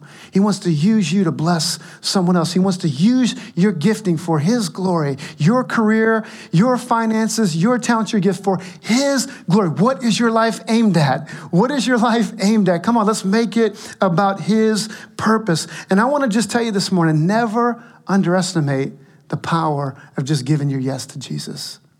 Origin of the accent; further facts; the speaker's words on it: Louisiana, United States; And they don't have crawfish up there, but I'm going to go. I grew up in Louisiana.